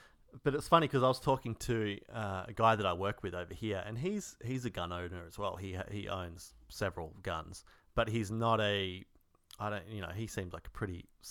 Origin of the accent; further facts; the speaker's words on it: Australia; moved away; being an Australian and living here